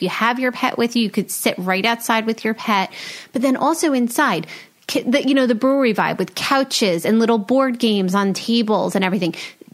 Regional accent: New Jersey, United States; well, no, you won't see us because we're from New Jersey

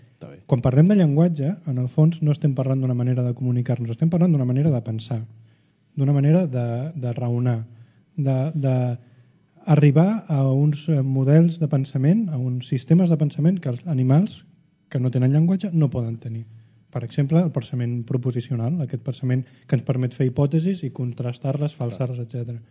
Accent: Badalona, Catalonia, Spain; Jo soc de Badalona.

